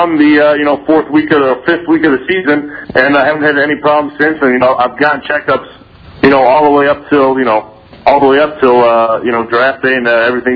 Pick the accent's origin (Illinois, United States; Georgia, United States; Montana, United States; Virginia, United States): Illinois, United States; I mean, I was from Northern Illinois